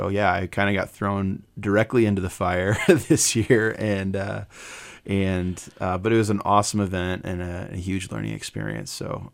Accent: Sioux City, Iowa, United States; So Sioux City foodie, growing up in Sioux City and having kind of a broad culinary experience here in Sioux City, as a foundation, really.

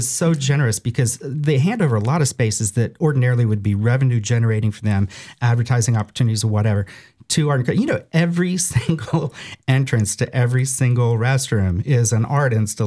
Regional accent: Jacksonville, Florida, United States; I think there really is a kind of a stigma, oh, you know, I'm from Jacksonville

